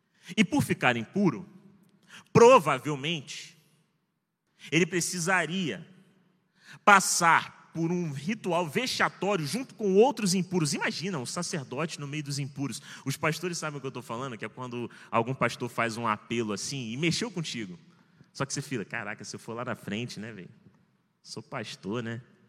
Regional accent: Rio de Janeiro, Brazil; O pessoal sabia que eu era carioca, e olha que eu nem tenho um sotaque forte do Rio de Janeiro, porque aqui vocês falam que eu sou de São Paulo.

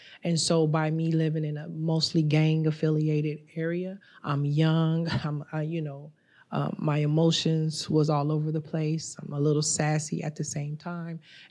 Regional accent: Los Angeles, California, United States; I'm from Los Angeles. And in 1994 and 1995, we did not know a lot about the cycles of violence.

